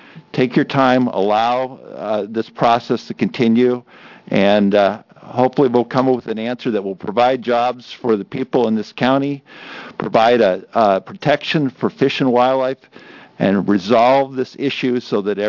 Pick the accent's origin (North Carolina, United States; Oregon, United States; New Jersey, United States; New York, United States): Oregon, United States; also born or lived in Enterprise / Pilot Rock / Hood River / Seaside; myself, is a sixth-generation Oregonian who was family has been here since 1844. I was born in Enterprise, lived in Pilot Rock, Hood River, Seaside, Astoria, Hillsboro when it was rural, Tiger when it was rural.